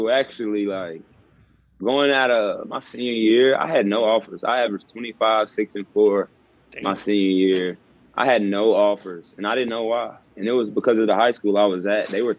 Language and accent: English; Kannapolis, North Carolina, United States; Yeah, I grew up in Kannapolis, North Carolina. It's hometown right there. Where I grew up.